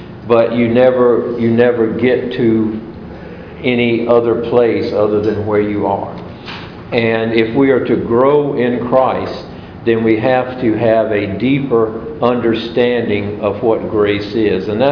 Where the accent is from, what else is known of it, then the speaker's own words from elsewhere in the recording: Southern United States, United States; And growing up in the Bible Belt, when pretty much everyone has been in Sunday school